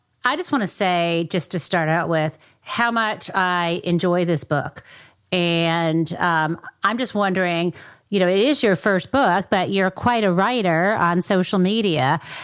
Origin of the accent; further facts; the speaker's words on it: Midwest, United States; I mean, I get from you, like I'm originally from the Midwest and which is different.